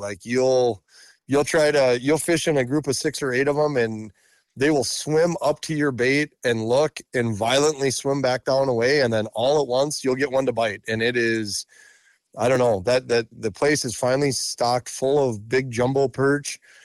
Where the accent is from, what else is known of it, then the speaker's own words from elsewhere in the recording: North Dakota, United States; I was born and raised in Western North Dakota and fished every square inch of Sakakawea